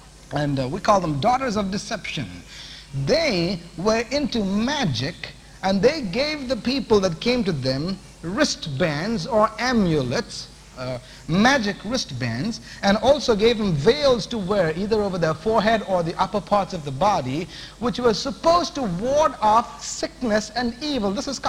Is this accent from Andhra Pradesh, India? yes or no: no; Chennai, Tamil Nadu, India; born there; Madras, where I was born in India.